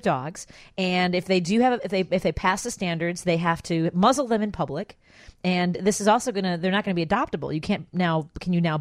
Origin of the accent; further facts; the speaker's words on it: Chicago, Illinois, United States; I am from Chicago.